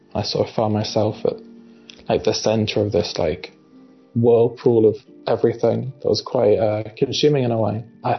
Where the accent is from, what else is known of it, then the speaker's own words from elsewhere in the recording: Stroud, South West England, United Kingdom; Object in my hometown of Stroud called the Black Boy Clock